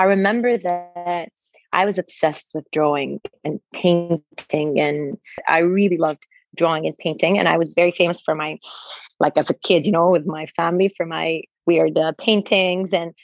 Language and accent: English; Egypt; I grew up in Egypt. My mom is from Montenegro and my dad is Egyptian. I was born here and I grew up here. I went to school here